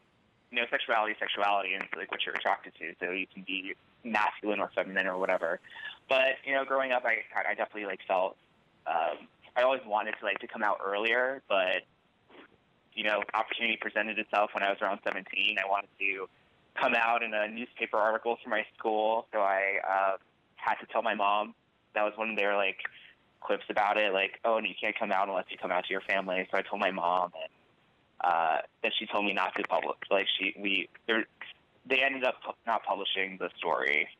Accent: New York, United States; also born or lived in Charleston, South Carolina; Well, I'm from New York. I was raised here for 11 years, and I lived in Charleston, South Carolina for another 11 years.

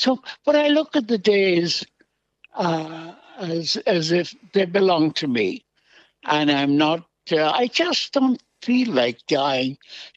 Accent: Ireland; also born or lived in New York; breakdown and for us to go to Ireland. That's where Frank and myself grew up. And so consequently, we are considered Irish.

